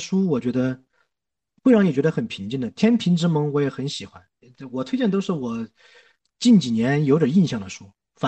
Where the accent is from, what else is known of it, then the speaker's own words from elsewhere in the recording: southern China, China; 我是南方人，我的口音跟你们完全不一样。而且我很喜欢山东口音，我也很喜欢山东人，因为我在山东待的时间也有一段。